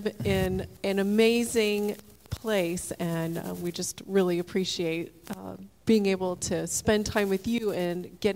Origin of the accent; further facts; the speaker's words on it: Florida, United States; But for myself, I was born and raised in Florida.